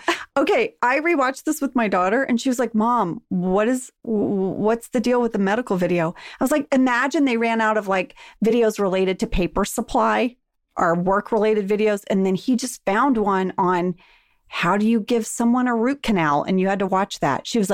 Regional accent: Texas, United States; accent: Texas; I got the audition and I had like my Texas accent and everything.

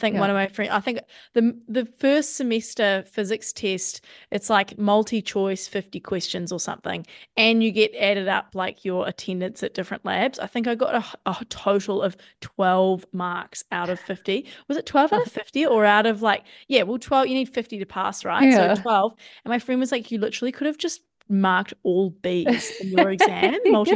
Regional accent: Tauranga, Bay of Plenty, New Zealand; So I grew up in Tauranga. Yeah. I went to school in Tauranga Girls.

